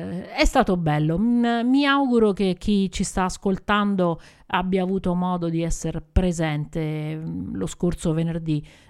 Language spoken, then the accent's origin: Italian; Rome, Lazio, Italy; Da romana dico alcune scene del film legate a Roma, alla città di Roma, sono veramente impressionanti.